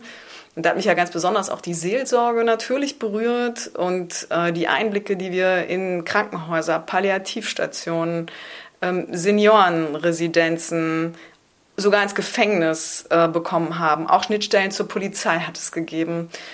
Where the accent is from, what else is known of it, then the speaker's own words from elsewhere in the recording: East Germany, Germany; Ich bin in der DDR aufgewachsen, die ja christlich nicht so sehr verbunden war.